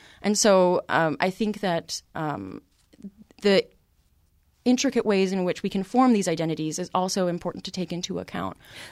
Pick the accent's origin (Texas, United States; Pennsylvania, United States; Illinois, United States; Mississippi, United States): Illinois, United States; Chicago; I'm not from here. I'm from Chicago